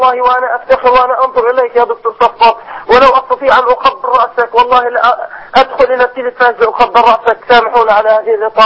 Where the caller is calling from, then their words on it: Gaza, Gaza Strip, Palestine; ونحن نتحدث اليكم من غزة